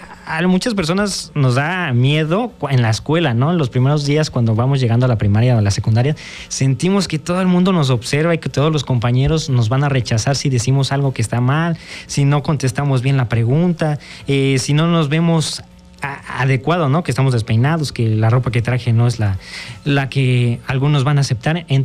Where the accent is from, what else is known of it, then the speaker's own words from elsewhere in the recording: Mexico; Ahora sí, no solo el 15 de septiembre de que somos mexicanos, ¿no?